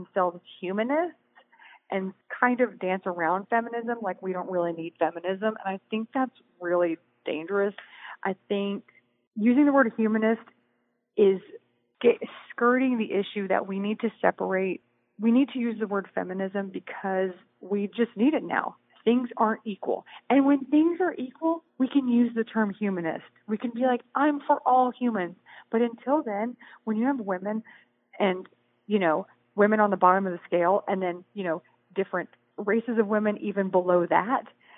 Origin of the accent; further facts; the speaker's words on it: Houston, Texas, United States; I grew up listening to … I'm from Houston. We're the same age.